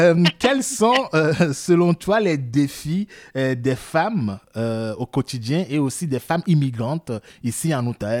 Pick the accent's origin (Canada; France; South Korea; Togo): Togo; moi, en tant qu'homme, homme noir, homme africain, quand j'étais jeune, là, en Afrique, au Togo